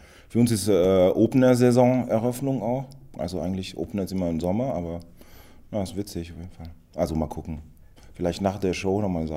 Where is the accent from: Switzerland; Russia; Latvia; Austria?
Switzerland; Romandy; moved away as an adult; now in Berlin, Germany; ja, ich bin eigentlich aus der Schweiz, aus der Westschweiz